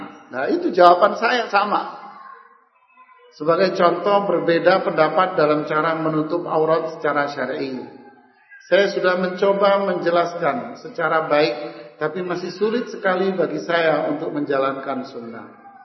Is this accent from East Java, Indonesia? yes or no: yes; East Java, Indonesia; pakai orang kita Jawa Timuran ya